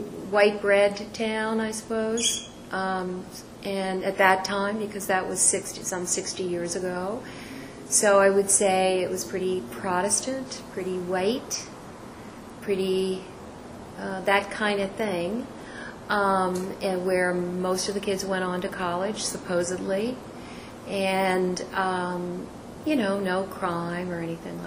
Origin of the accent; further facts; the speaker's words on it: Camp Hill, Pennsylvania, United States; I grew up just outside of Harrisburg in a suburb called Camp Hill, mm-hmm. on the other side of the river.